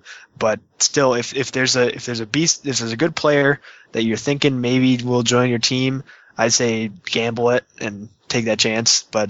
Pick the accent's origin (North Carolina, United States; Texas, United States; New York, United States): North Carolina, United States; Raleigh; But I'm still kind of mad at Final Boss for beating Instinct in Raleigh, because it's my hometown.